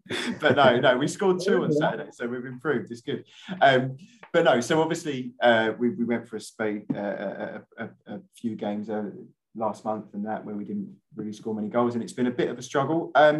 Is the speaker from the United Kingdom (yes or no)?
yes; Southend, East of England, United Kingdom; I'm going to link this to the club, my hometown club, Southend.